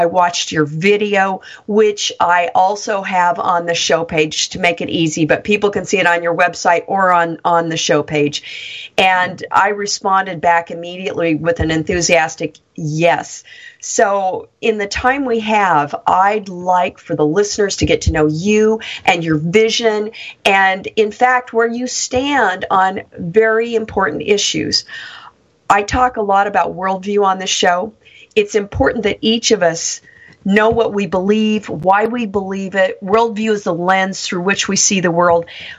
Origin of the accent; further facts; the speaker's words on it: Bend, Oregon, United States; also born or lived in Salem / Corvallis; I was born in Salem. I was raised in a few different places. We were in Corvallis while Dad was going to school. Summers at my cousins and grandparents' farms up in the hills of Silverton, the grass seed farmers there. But for the most part, I was raised in Bend, Oregon.